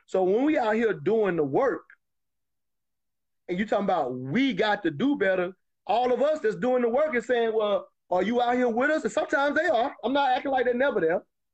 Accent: South Carolina, United States; I'm from South Carolina, the South.

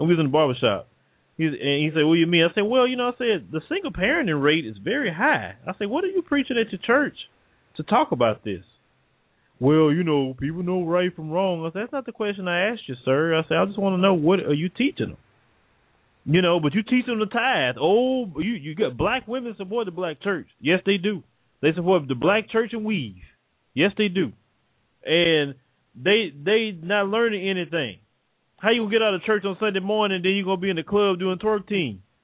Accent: Port Arthur, Texas, United States; now in Houston, United States; No, I'm not from California. I'm originally from Port Arthur, Texas.

